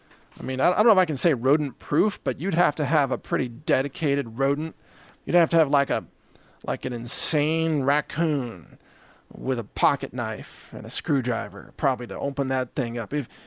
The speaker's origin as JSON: {"language": "English", "region": "Midwest", "country": "United States", "said": "Just in case you're wondering, because I am from the Midwest, that's the proper way to eat okra."}